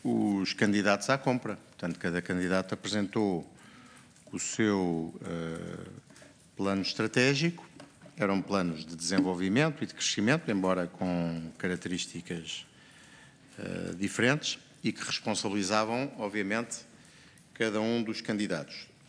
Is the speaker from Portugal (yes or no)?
yes; Portugal